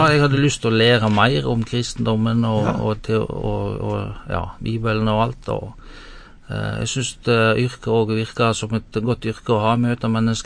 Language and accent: Norwegian; Seim, Vestland, Norway; Ja, plassen heter Seim, og det ligger I det som nå heter Alver kommune, det 4-5 mil nord for Bergen.